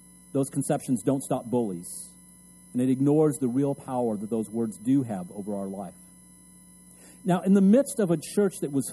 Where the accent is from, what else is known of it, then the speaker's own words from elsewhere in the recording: El Paso, Texas, United States; also born or lived in Midland, Texas, United States; later on when I was a teenager, we moved from El Paso, Texas, big metropolitan city in the Southwest on the Mexican border, you know, and we moved to Midland, Texas